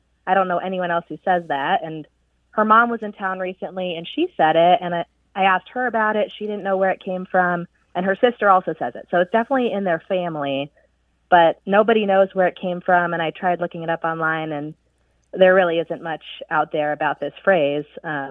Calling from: Arlington, Virginia, United States; I'm calling from Arlington, Virginia.

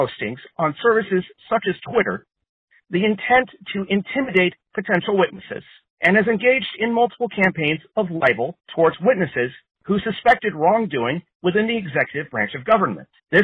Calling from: Houston, Texas, United States; I'm calling from Houston, Texas, and I wanted to leave my article of impeachment.

